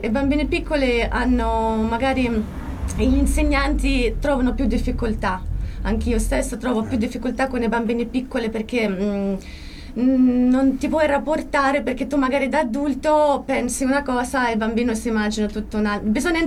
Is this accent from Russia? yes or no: yes; Russia; Italian is a second language; now in Italy; Io provengo dalla Russia, dove non c'erano questi pregiudizi. Per me, quando sono arrivata qui, è stata una cosa molto nuova, molto strana.